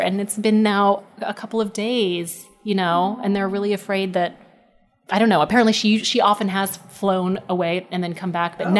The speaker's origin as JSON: {"language": "English", "region": "Texas", "country": "United States", "accent": "Texan", "said": "I did have a Texan accent that was much stronger than it is. I still have a little bit around the edges."}